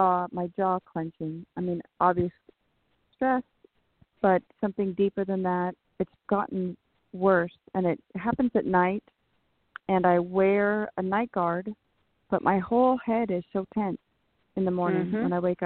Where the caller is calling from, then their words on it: California, United States; Hello, this is … from California.